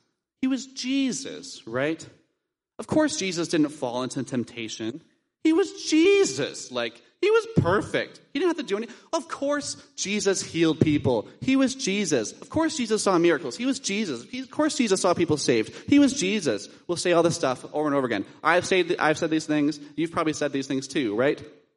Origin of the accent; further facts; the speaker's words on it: Dunnville, Ontario, Canada; Maybe you're even thinking of my hometown of Dunville. Can anything good come from Dunville?